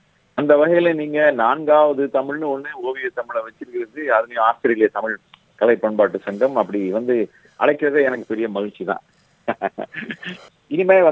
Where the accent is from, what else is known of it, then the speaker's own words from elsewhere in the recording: Madurai, Tamil Nadu, India; நான் வந்து தென்பகுதியில மதுரை தான் என்னுடைய சொந்த ஊர். நான் மதுரை பிறந்து வளர்ந்தது இல்லை மதுரை.